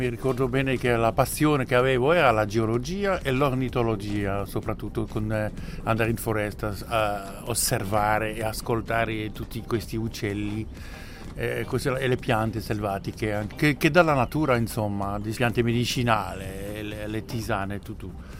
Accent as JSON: {"language": "Italian", "region": "Wallonia", "country": "Belgium", "second_language": "Italian", "moved": "yes", "lives_now": "Switzerland", "said": "Noi arriviamo, la mia moglie e io, dal Belgio. Sì, la parte francofono, dunque siamo wallone."}